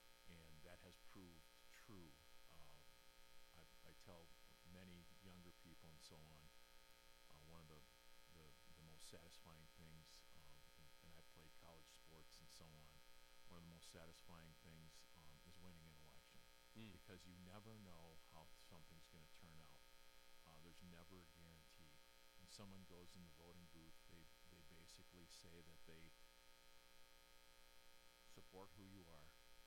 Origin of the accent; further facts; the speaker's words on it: Caledonia, Wisconsin, United States; I'm a lifelong Racine, I guess Racine resident. I grew up in Caledonia where I currently live.